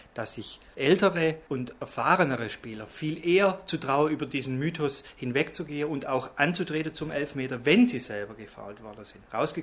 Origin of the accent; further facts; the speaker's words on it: Baden-Württemberg, Germany; Ja, ja, ich bin Schwabe, ja.